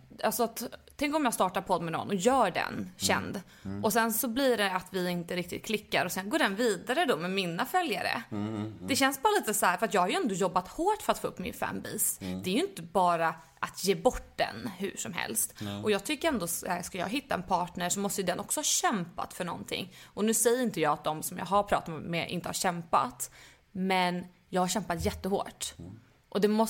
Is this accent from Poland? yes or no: yes; Poland; Nej, men jag är ju polack.